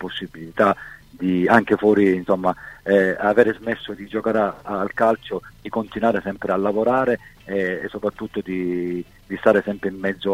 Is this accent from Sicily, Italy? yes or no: yes; Palermo, Sicily, Italy; rimango sempre tifoso, essendo un palermitano